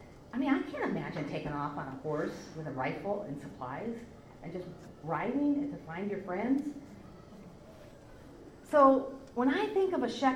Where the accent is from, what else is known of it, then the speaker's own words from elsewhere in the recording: California, United States; I come from the High Sierras. Where I lived was in the mountains. We had deer on our front porch. Not deer, bears on our front porch.